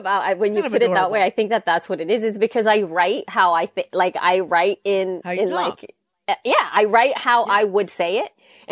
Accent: El Salvador; English is a second language; And then I'm from El Salvador. English is my second language.

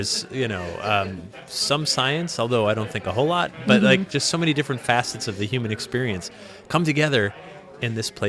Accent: New England, United States; Well, I grew up in New England, mm-hmm. and I was born and raised there, and I had friends that had haunted houses when I was a kid

